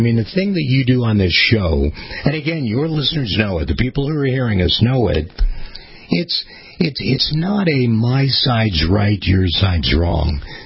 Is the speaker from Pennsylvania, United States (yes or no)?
yes; Pittsburgh, Pennsylvania, United States; I grew up outside of Pittsburgh, and so I started in a little AM radio station down around the Pittsburgh area.